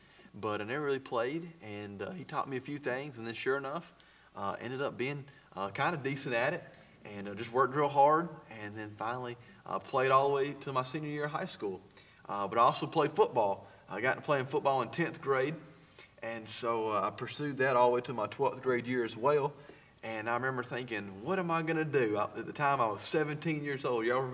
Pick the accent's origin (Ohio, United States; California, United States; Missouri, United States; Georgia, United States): Georgia, United States; Hartwell; also born or lived in Anderson, South Carolina; And but I was born in Anderson, just grew up over there right across the border in Hartwell.